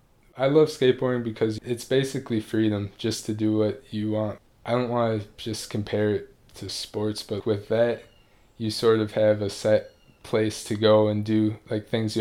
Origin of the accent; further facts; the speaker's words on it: Madison, Wisconsin, United States; I'm from Madison, Wisconsin.